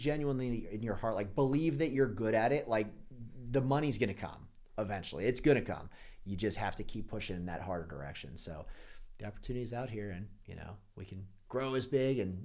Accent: Pittsburgh, Pennsylvania, United States; I'm from Pittsburgh, Pennsylvania. So we're both from the Northeast.

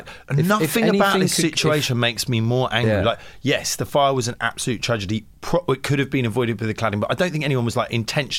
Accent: London, United Kingdom; we grew up in London, right?

